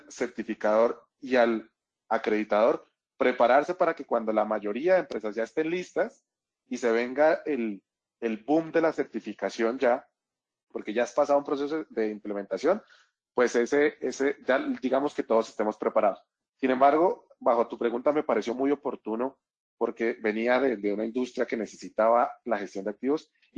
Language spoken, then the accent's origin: Spanish; Colombia; Como colombiano me gustaría que tuviera un recurso en mi impuesto